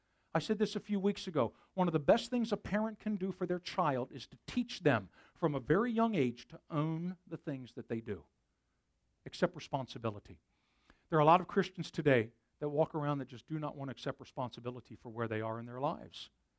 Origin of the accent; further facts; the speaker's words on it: Philadelphia, Pennsylvania, United States; I'm a city boy. I'm from Philly. We don't hunt things there. We try not to be hunted. It's a dangerous place.